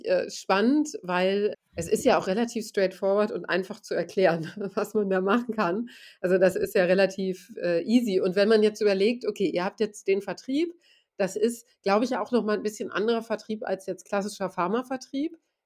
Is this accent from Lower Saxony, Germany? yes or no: yes; Göttingen, Lower Saxony, Germany; ich komme aus Göttingen